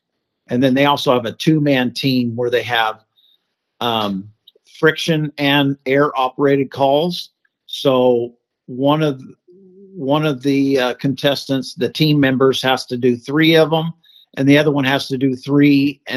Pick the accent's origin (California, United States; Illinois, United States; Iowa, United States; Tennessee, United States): California, United States; Nobody knew who I was. I'm from California.